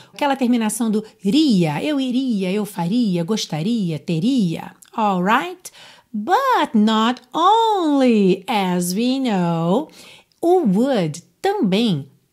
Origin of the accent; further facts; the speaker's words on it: Rio de Janeiro, Brazil; Sou carioca, todo mundo que mora no Rio de Janeiro já entendeu essa frase, né?